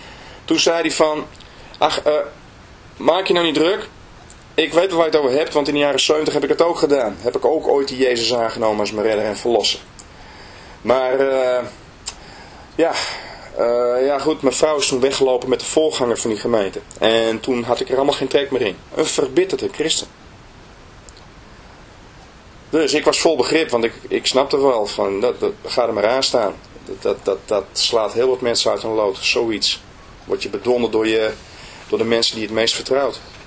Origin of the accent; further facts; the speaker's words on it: Netherlands; En ik maakte hem duidelijk dat ik uit Nederland kwam